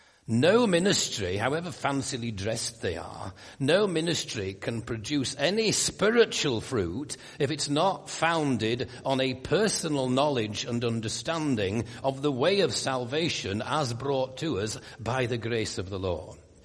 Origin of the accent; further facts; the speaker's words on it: Yorkshire and the Humber, United Kingdom; And I'm a Yorkshire man, born and bred. I speak very differently to people who come from Sheffield or Hull, because they're a long way away.